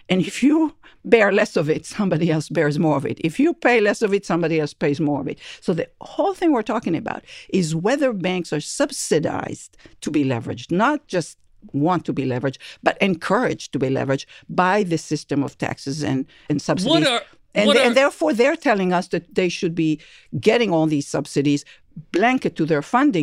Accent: California, United States; I come from Silicon Valley

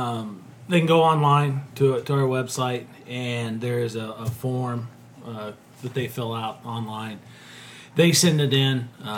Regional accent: Illinois, United States; I grew up in West Central Illinois.

